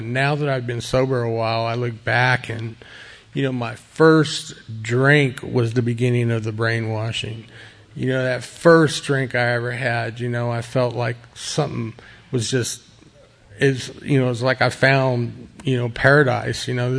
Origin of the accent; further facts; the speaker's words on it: Las Vegas, Nevada, United States; I was raised in Las Vegas, Nevada, so I mean, that pretty much qualifies you. And you know, growing up there, it's pretty wild.